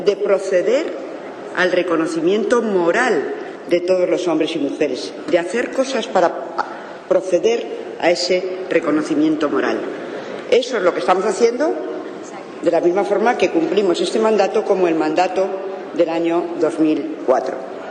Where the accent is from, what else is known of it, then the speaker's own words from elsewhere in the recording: Spain; Y como españoles, como demócratas, tenemos una deuda de gratitud